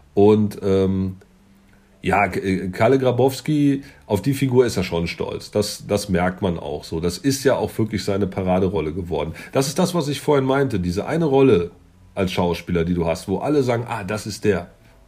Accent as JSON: {"language": "German", "town": "Munich", "region": "Bavaria", "country": "Germany", "tie": "born or raised there", "said": "Ich bin in München aufgewachsen, so Bayern kann auch durchaus so ein bisschen spießig sein."}